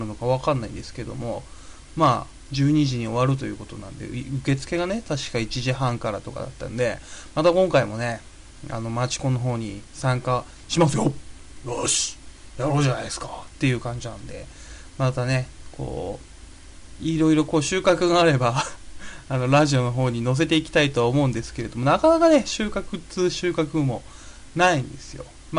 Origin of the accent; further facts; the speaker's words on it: Tohoku, Japan; born there; 生まれた故郷の三陸の方に、ちょっとね、仏壇拝みに帰ったんですけども